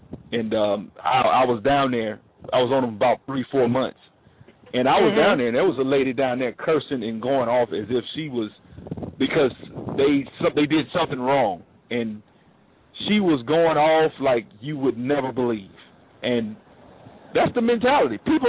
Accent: Alabama, United States; I'm from Alabama, so I mean, that's my home state.

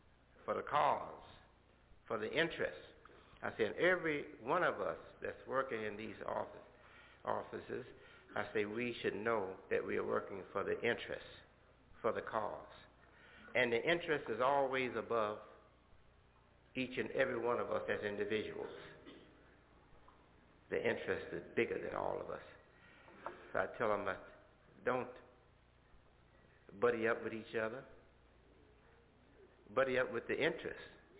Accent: Chicago, Illinois, United States; my associates who are working with me in Markham and in the area, town, suburban areas of Chicago, my hometown

